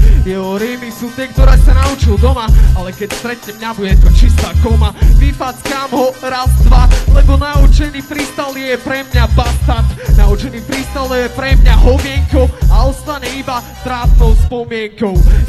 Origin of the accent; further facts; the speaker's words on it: Martin, Žilina Region, Slovakia; ja som tu na dneska mešťan, ja som malomešťan, som tu z Martina